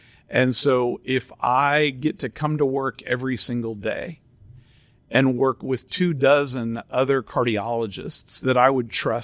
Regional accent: Joplin, Missouri, United States; also born or lived in West Virginia / Nebraska / Oklahoma; So I grew up in West Virginia, Nebraska, Missouri, and Oklahoma. I ended up landing in Missouri, Joplin, Missouri, for high school.

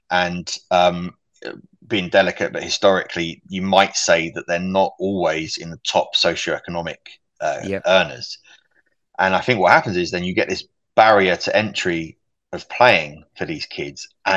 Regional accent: Custom House, London, United Kingdom; born there; I was born in Custom House

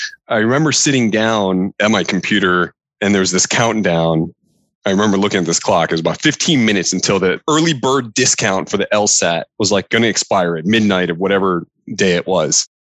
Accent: Michigan, United States; So I grew up in Michigan. My mother's Japanese, my dad's white

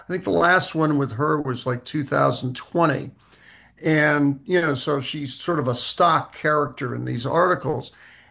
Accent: New York City, New York, United States; I grew up in New York City again.

